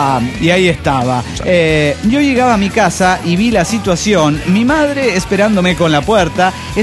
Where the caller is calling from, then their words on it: Cuernavaca, Morelos, Mexico; de Cuernavaca, Morelos, México.